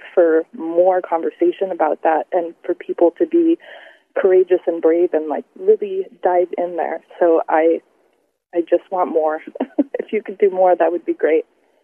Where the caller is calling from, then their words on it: Queens, New York, United States; I'm calling from Queens, New York.